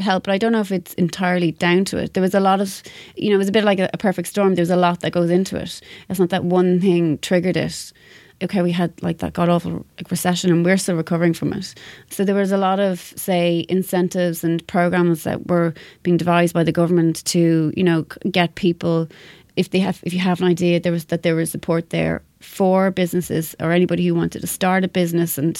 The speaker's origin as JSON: {"language": "English", "town": "Wicklow", "region": "Leinster", "country": "Ireland", "lives_now": "Dublin, Ireland", "said": "So I'm actually from Wicklow, which is on the East Coast, and I'm based out of Dublin."}